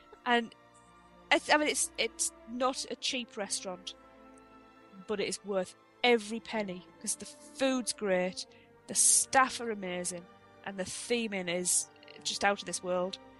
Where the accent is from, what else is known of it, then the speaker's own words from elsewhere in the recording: United Kingdom; being a Brit and going over there, they wanted to talk to you about where you're from